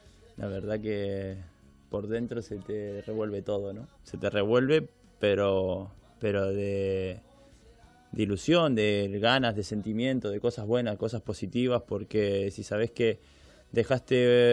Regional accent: Argentina; moved away as an adult; now in Spain; cuando me vengo de Argentina para el Atlético de Madrid a probar

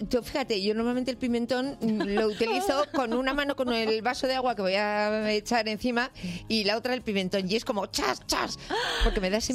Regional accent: Spain; soy la única española que no ha probado en su vida una sopa de ajo

